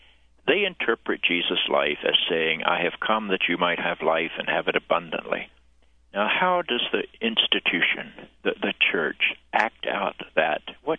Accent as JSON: {"language": "English", "region": "the South", "country": "United States", "tie": "born or raised there", "said": "I grew up in the Bible Belt."}